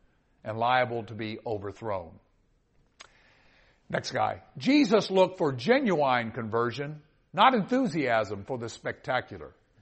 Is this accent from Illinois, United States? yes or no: no; Kentucky, United States; I'm from Kentucky originally.